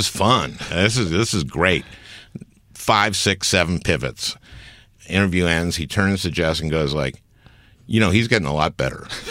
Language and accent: English; St. Louis Park, Minnesota, United States; I grew up in St. Louis Park, which is the Jewish suburb of Minneapolis. It's about 25%, or was when I was growing up, about 25% Jewish, but that's a lot of Jews in Minnesota.